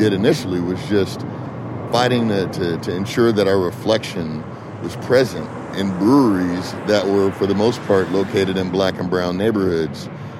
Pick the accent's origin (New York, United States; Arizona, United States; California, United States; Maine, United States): California, United States; born there; I was born in Sentinella Hospital right around the corner.